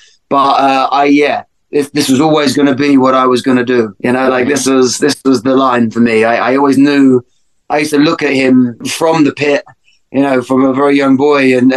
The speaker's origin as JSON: {"language": "English", "region": "London", "country": "United Kingdom", "tie": "born or raised there", "said": "because I grew up in North London. But I'm from East London"}